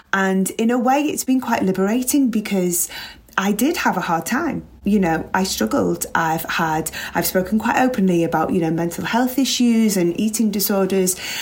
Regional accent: Liverpool, North West England, United Kingdom; grew up loving my footy, and it's a big part of growing up in Liverpool.

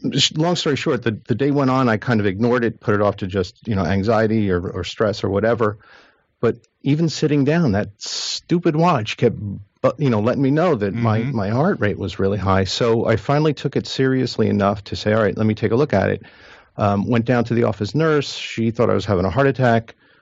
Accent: New Jersey, United States; I was in the office and preparing to go visit my daughter who lives in Georgia. I'm from New Jersey. So it was going to be an 800-mile drive

